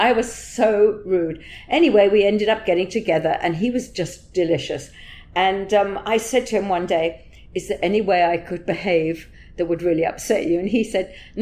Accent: London, United Kingdom; Yeah, I was from North London

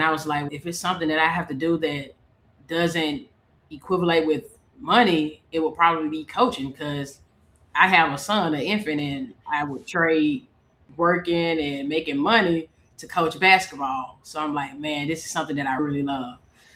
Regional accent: Jackson, Mississippi, United States; and I'm from Jackson, so I was able to have my support system with me

